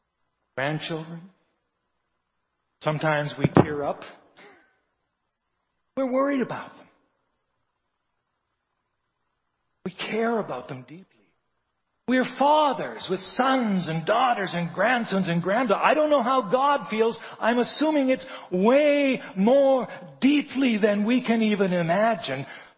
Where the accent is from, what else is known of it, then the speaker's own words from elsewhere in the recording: Regina, Saskatchewan, Canada; now in Kelowna, Canada; I wanted to be a hockey player. I grew up in Regina.